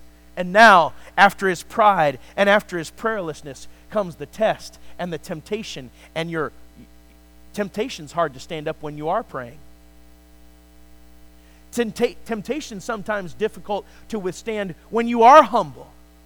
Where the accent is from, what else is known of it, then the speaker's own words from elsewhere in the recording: Minnesota, United States; Honey, trust me. I grew up in Minnesota.